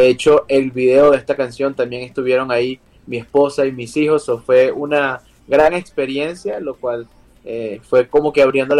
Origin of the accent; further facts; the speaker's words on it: Barquisimeto, Lara, Venezuela; now in United States; soy venezolano, nací y crecí en Venezuela, en una ciudad llamada Barquisimeto, conocida como la ciudad musical de Venezuela.